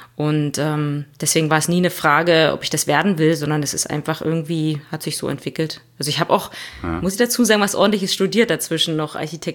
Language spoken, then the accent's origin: German; Brandenburg, Germany